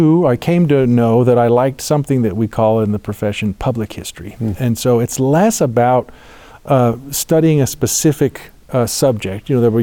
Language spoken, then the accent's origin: English; Maryland, United States; I grew up in Maryland, and then I went to BYU, and history came later.